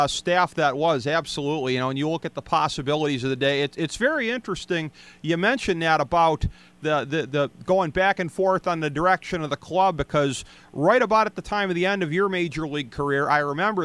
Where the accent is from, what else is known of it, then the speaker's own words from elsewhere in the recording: Cleveland, Ohio, United States; The Indians of the 1960s, my hometown team, we shipped you out of here very unfortunately